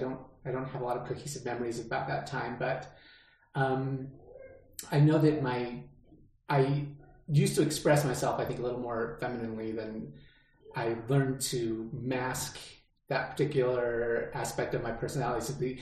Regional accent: Utah, United States; Yeah, my ward in my neighborhood, I mean, it's like, started out our ward house being a little away, but then we got a ward house in our neighborhood that we could walk to.

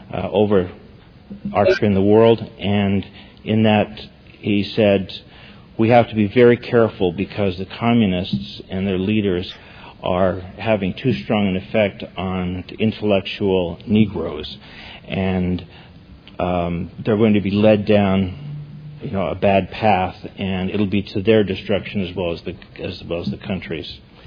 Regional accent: California, United States; Growing up in California in the 60s

